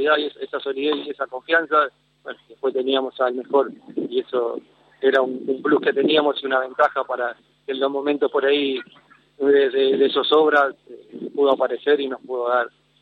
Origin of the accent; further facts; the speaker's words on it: Tablada, Buenos Aires Province, Argentina; born there; Yo nací en Tablada.